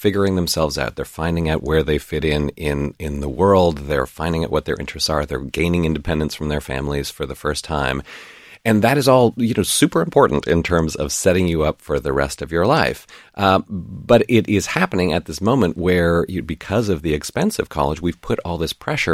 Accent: Toronto, Ontario, Canada; moved away as an adult; also born or lived in New York City; I grew up in Canada, in Toronto

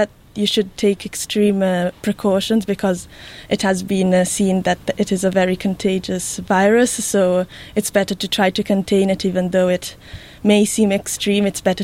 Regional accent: Piacenza, Emilia-Romagna, Italy; English is a second language; I'm from Piacenza. I'm 21 years old, and I'm a university student.

